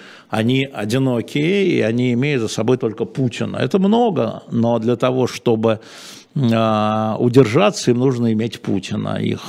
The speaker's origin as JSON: {"language": "Russian", "town": "Samara", "region": "Samara Oblast", "country": "Russia", "lives_now": "Moscow, Russia", "said": "из Самары, 28 лет"}